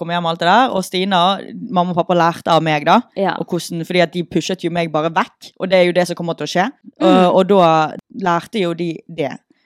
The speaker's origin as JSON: {"language": "Norwegian", "town": "Bergen", "region": "Vestland", "country": "Norway", "said": "Nei, jeg er bergenser som er glad i øl."}